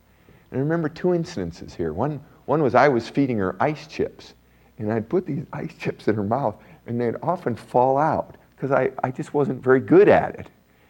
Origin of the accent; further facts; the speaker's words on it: Deadwood, South Dakota, United States; Remember my father, when I was growing up, we grew up in Deadwood, South Dakota. It's up in the mountains.